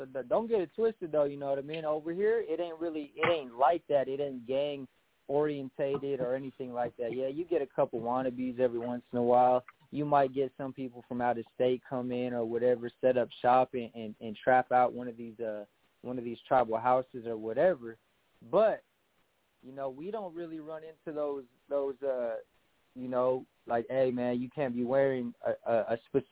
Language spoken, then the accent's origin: English; California, United States; born there; I was born in California, and where I came from, you know, it was just violent, you know, gang members, different cities